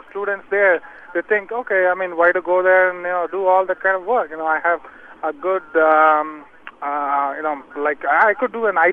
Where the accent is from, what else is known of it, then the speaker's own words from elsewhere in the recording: India; now in United States; I'm actually from India, and I did my master's here in the United States.